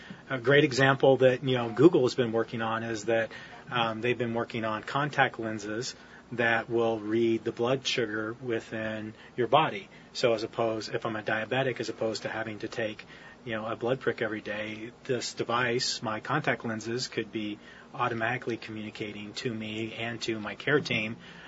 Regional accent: Hillsboro, United States; Growing up in Hillsboro, to think that we have, you know, that much brain power in one facility

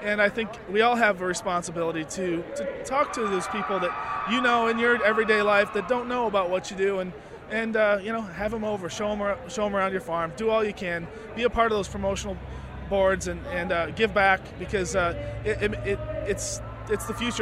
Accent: Iowa, United States; really I'm a farmer from Northeast Iowa. We raise corn and soybeans and pigs

